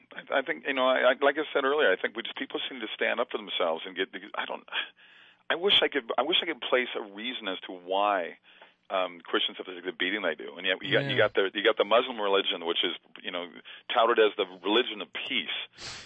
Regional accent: Minnesota, United States; Well, I think a lot of it has to do with growing up where I grew up in Minnesota

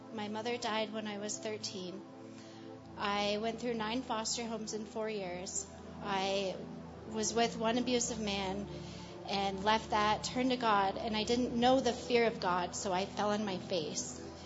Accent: Colorado, United States; I'm actually from Colorado.

